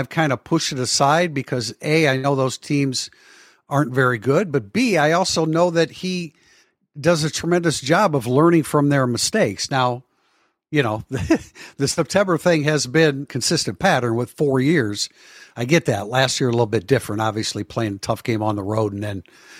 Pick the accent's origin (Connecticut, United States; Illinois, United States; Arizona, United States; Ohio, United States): Ohio, United States; I'm from Ohio, which says a lot about Michigan versus Ohio State.